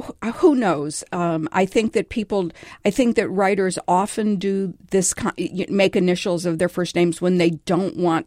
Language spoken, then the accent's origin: English; Detroit, Michigan, United States; born there; Well, Marcia, I was born in Detroit